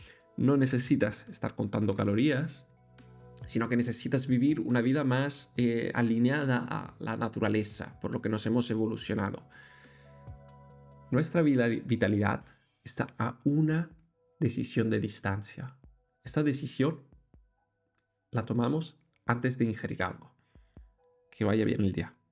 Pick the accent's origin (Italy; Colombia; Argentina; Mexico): Italy; Aquí es un reto para yo que soy italiano porque crecí con mis abuelas